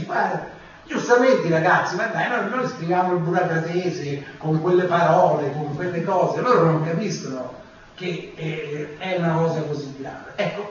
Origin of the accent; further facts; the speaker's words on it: Lazio, Italy; perché io vengo dal Lazio. Il Lazio era buio pesto